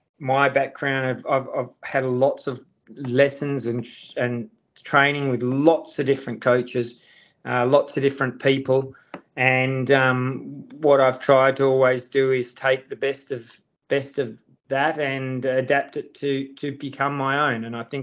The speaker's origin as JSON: {"language": "English", "town": "Perth", "region": "Western Australia", "country": "Australia", "tie": "born or raised there", "said": "Well, I grew up in Perth, Western Australia."}